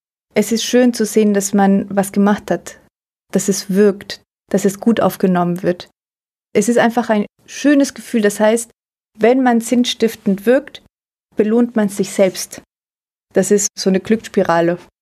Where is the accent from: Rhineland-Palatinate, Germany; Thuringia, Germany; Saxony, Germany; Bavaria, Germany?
Rhineland-Palatinate, Germany; Mainz; born or raised there